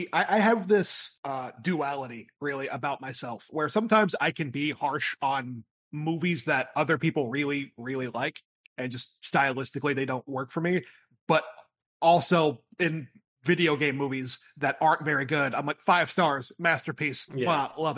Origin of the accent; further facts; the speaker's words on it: Virginia, United States; born there; I was born in Virginia, and there are a couple of mountains